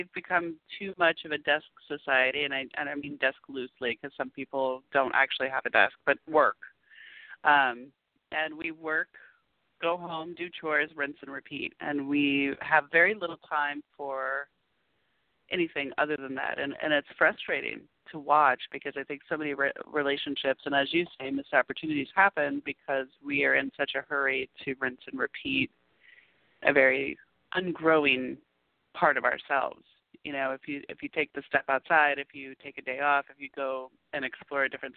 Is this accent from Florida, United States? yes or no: yes; Florida, United States; I grew up in Southern Florida.